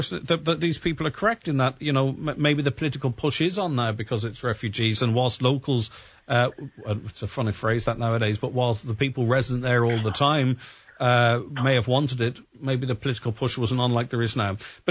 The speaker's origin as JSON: {"language": "English", "region": "Ulster", "country": "Ireland", "said": "And we're all from Donegal, we're all from this region."}